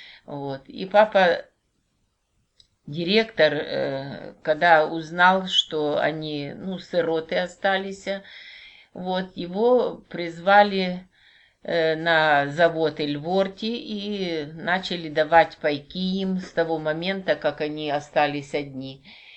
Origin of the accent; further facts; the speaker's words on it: Kropyvnytskyi, Kirovohrad Oblast, Ukraine; Мы коренные жители Кировограда.